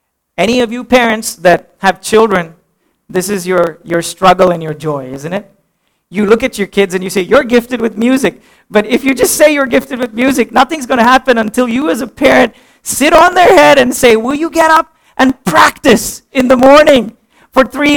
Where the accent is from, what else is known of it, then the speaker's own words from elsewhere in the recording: Pune, Maharashtra, India; I grew up in Pune